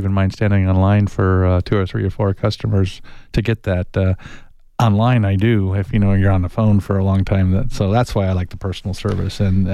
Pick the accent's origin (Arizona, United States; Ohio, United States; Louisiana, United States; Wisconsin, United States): Arizona, United States; Tucson; born there; And I was born here in Tucson.